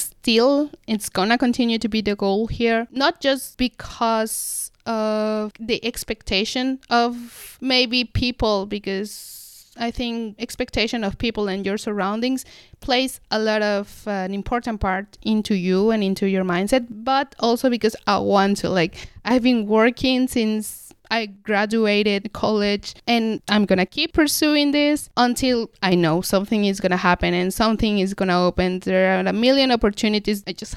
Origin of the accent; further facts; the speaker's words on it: Mexico City, Mexico; English is a second language; Like, I'm from Mexico City, and it's really international